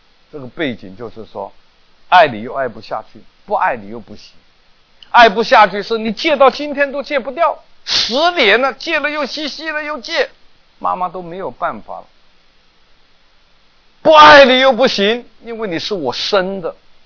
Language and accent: Chinese; Hong Kong; 我从小在香港长大，12、13岁呢，我就在外边鬼混